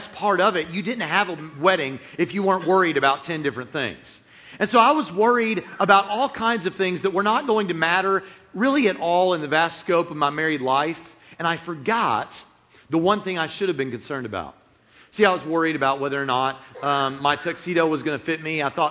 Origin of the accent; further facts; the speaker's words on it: Nashville, Tennessee, United States; By the way, I'm not actually a northerner. I'm from Nashville, Tennessee.